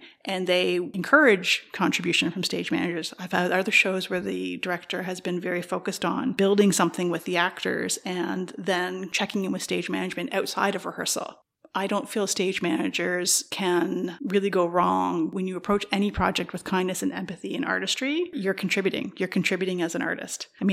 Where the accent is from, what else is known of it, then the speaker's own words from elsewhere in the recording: Brockville, Ontario, Canada; I knew of it because Michael Healy was also from Brockville and I was from Brockville.